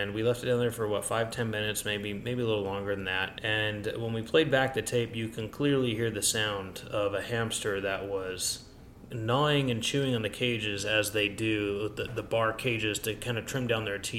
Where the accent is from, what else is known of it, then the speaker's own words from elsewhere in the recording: Sugar House, Utah, United States; I lived in Sugar House. I grew up in Sugar House, old-time Sugar House in Utah, and before it became kind of booming.